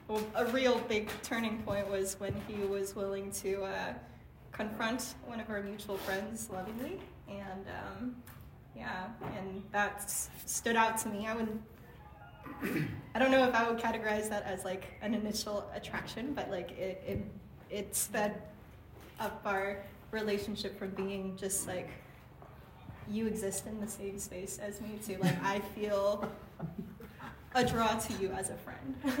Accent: China; I came from China, and yeah, he was just all of culture shock embedded into like one person.

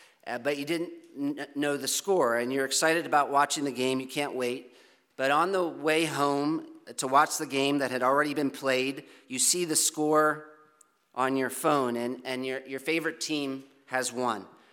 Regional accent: East Coast, United States; now in California, United States; I was from the East Coast, and I had just moved to California

